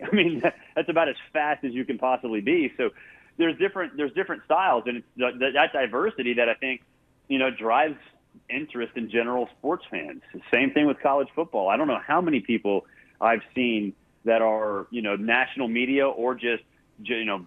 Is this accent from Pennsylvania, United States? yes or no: no; Atlanta, Georgia, United States; One, I grew up in Atlanta. I've been to Athens quite a bit.